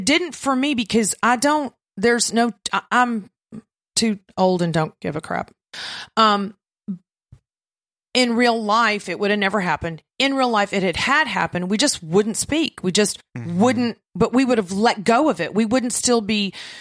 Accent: Texas, United States; I am a Texan, an authentic Texan.

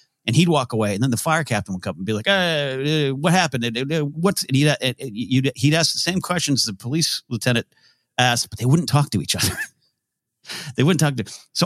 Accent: United States; I drove up to my hometown and all along the 101 freeway and every overpass was a flag, a heart, a this and a that.

